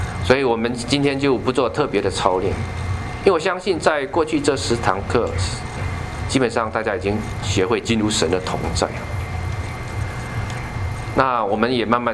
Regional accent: China; 我觉得我们中国人翻译这本中文圣经啊

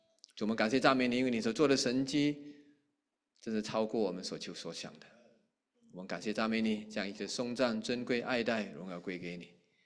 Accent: Malaysia; 每次有机会回马来西亚的时候，我一定会专程从吉隆坡开了2个半3个小时的车来到我的家乡

